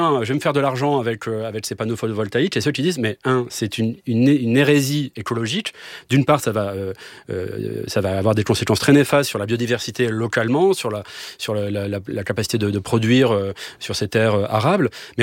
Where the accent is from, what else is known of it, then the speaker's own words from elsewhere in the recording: Nouvelle-Aquitaine, France; dans les Pyrénées-Atlantiques. Plutôt occidental, dans le petit village où vit mon frangin, ou pas loin de là où j'ai grandi